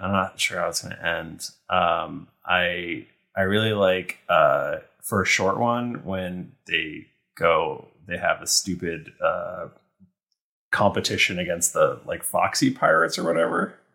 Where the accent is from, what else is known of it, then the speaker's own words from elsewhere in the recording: United States; We just bought a grill because we're American.